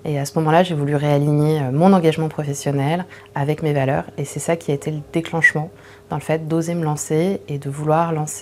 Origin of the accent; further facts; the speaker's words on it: Paris, Île-de-France, France; j'ai grandi à Paris il y a bientôt 40 ans.